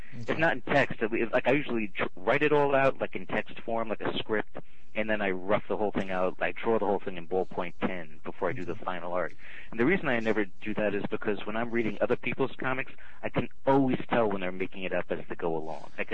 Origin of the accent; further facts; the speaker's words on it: Peekskill, New York, United States; also born or lived in Hoboken; No, I'm from New York. I'm from a town called Peekskill.